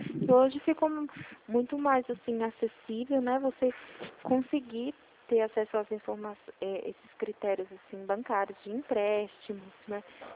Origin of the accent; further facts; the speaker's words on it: São José dos Campos, São Paulo, Brazil; eu sou de São José dos Campos, no centro de São José dos Campos